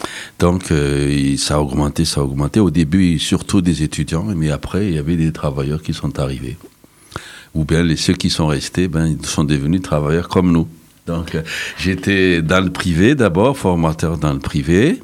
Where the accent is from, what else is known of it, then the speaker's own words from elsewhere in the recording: Madagascar; moved away as an adult; now in France; Donc je suis malgache comme on dit. Donc je suis arrivé en France pour faire mes études supérieures. Donc j'étais étudiant, puis sur sortie d'école, je suis resté en France. Je faisais partie d'une association d'étudiants d'origine malgache.